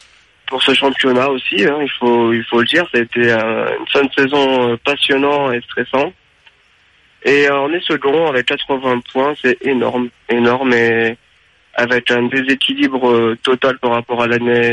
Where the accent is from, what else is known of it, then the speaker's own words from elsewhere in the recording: Monaco; on a eu chaud